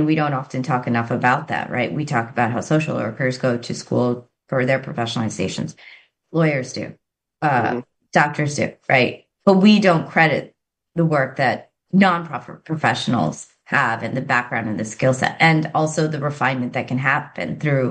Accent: New Jersey, United States; My family came to the United States in 1977. My parents still live in the house that I grew up in in Central Jersey.

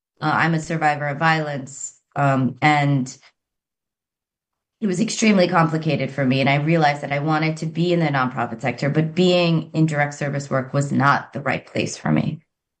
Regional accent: New Jersey, United States; My family came to the United States in 1977. My parents still live in the house that I grew up in in Central Jersey.

